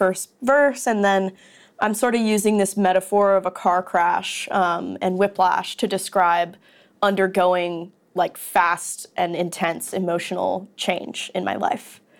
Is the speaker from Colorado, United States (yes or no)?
yes; Morrison, Colorado, United States; I grew up in Morrison, which is right next to Red Rocks Amphitheater